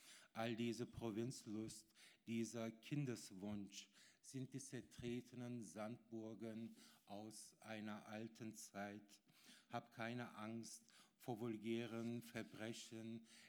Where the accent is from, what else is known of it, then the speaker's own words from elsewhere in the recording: Germany; now in Austria; komme aus Deutschland, habe aber ein paar Worte an die Politik hier in Österreich.